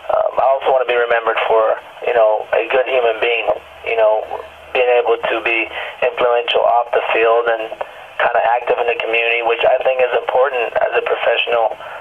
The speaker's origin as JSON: {"language": "English", "town": "Medellin", "region": "Antioquia", "country": "Colombia", "said": "You know, I'm definitely very proud that I'm from Medellin, and I love my country. It's a beautiful country"}